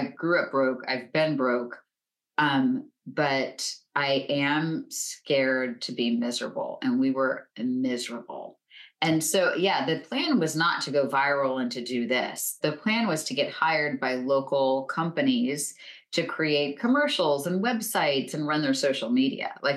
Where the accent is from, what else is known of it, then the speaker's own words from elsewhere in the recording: Florida, United States; I grew up in Florida, on the west coast of Florida.